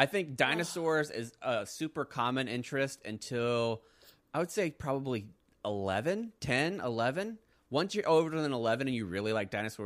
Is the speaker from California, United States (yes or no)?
no; Florida, United States; Especially for me, I was from Florida.